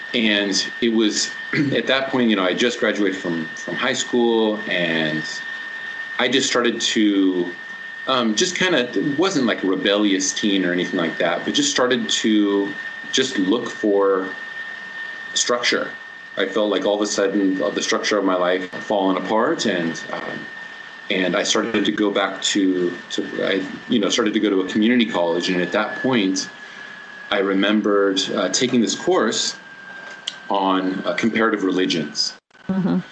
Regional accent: West Coast, United States; I grew up in the West Coast of the United States.

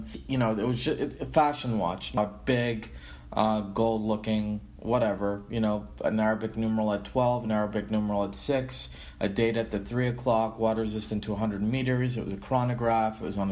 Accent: Boston, Massachusetts, United States; for me growing up in Boston especially, it's a very Irish town, Irish-American town, but I've always had friends from Ireland.

